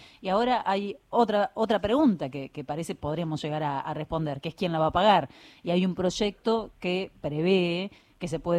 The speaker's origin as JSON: {"language": "Spanish", "country": "Argentina", "said": "tengo una posición tomada al respecto como argentina"}